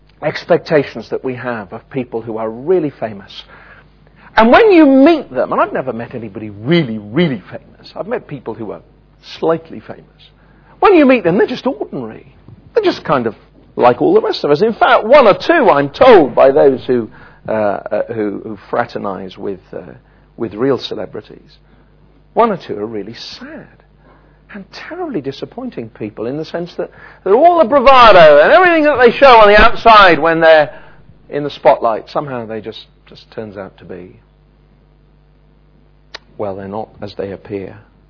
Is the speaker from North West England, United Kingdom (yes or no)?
no; Wales, United Kingdom; I have to say, as a Welshman, there's one or two rugby internationals I'd quite like to meet today